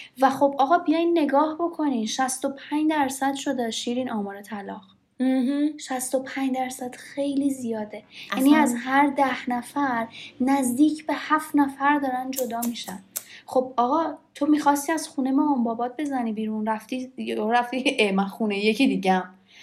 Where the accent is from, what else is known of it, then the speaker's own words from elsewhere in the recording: Iran; من گفتم من ایرانی هستم